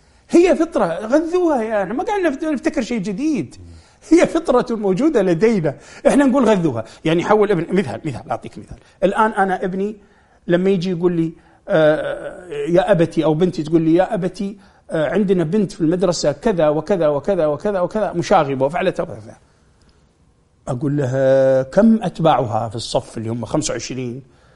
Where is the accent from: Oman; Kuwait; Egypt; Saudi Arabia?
Kuwait; بحث لقاها عندنا في الكويت وفي بعض العراق وفي نجد طبعا